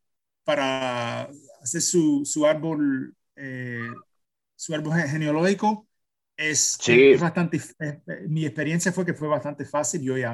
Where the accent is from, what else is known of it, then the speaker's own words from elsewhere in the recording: Cuba; now in United States; todos somos cubanos o descendientes de cubanos en esta llamada, pero casi todos vivimos todos en los Estados Unidos